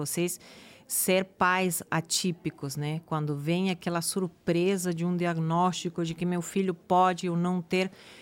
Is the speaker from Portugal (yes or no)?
no; Montevideo, Uruguay; Portuguese is a second language; now in Brazil; E já trabalhava em comunicação no meu país, né? Sou de Montevideo, Uruguai.